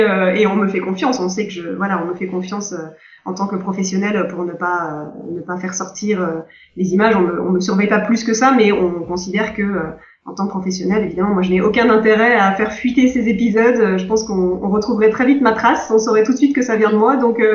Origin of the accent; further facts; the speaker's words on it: France; quand on est français, c'est vrai que ça fait partie de notre culture un petit peu.